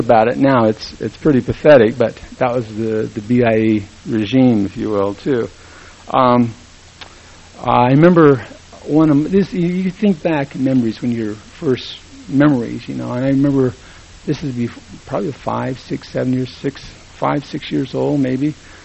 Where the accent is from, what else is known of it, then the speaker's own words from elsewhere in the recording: Coyote Canyon, New Mexico, United States; I'm from Coyote Canyon area, north of Gallup, New Mexico. Very small community.